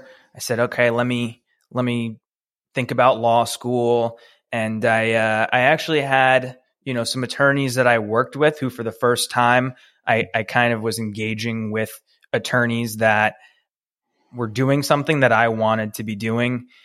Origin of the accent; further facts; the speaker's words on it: Mineola, New York, United States; I grew up in Mineola on Long Island.